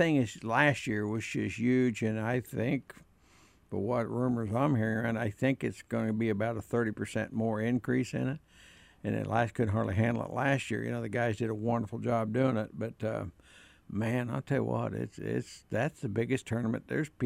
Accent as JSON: {"language": "English", "region": "Missouri", "country": "United States", "said": "Yeah, I'm from Missouri. You got to show me."}